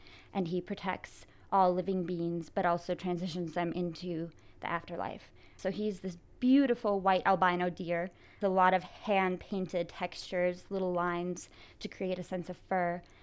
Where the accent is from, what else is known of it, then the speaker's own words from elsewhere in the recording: Appleton, Wisconsin, United States; also born or lived in Minnesota; I am from the Midwest, Appleton, Wisconsin, and Minnesota.